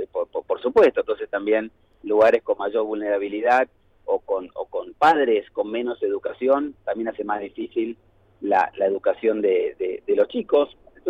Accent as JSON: {"language": "Spanish", "country": "Argentina", "said": "los valores comunes que tenemos como argentinos"}